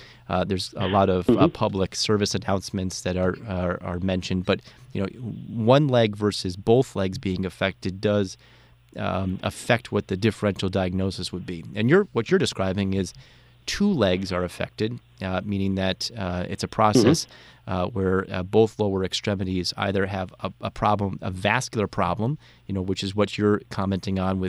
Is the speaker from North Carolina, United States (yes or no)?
no; Connecticut, United States; I grew up in Connecticut, so, you know, my heart goes out to the residents of Connecticut.